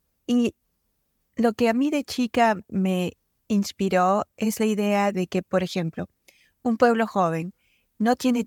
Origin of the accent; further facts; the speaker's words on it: Arequipa, Peru; moved away as an adult; now in United States; Yo soy de Arequipa, como tú dices, una ciudad pequeña al sur del Perú, y llegué a Estados Unidos muy chica, de 18 años.